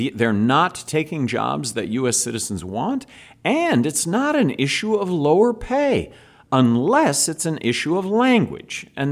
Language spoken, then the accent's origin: English; New Mexico, United States; Look, I come from New Mexico. 50% of New Mexico population is Hispanic.